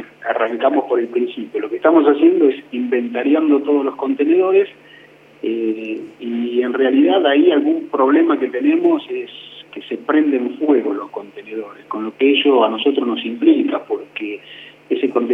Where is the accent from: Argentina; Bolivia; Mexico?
Argentina; Bahía Blanca, Buenos Aires Province; soy un ciudadano de Bahía Blanca